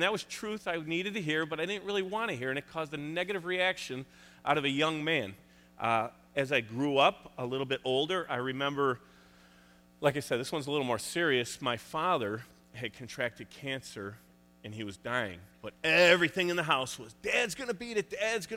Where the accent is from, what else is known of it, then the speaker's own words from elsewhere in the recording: Chicago, Illinois, United States; I'm a Bears fan. And I'm from Chicago.